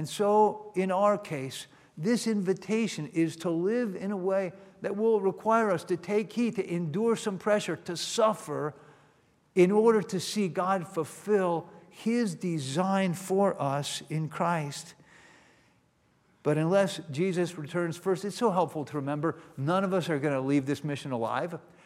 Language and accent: English; Virginia, United States; I grew up in Virginia and spent days and weeks hiking the Appalachian Trail, and so I thought I knew about mountains until I drove out west and I saw the Rockies.